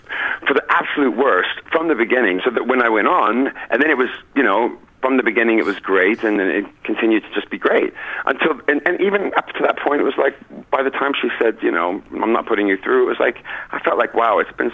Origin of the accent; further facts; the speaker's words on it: United States; I look, as an American, I was there when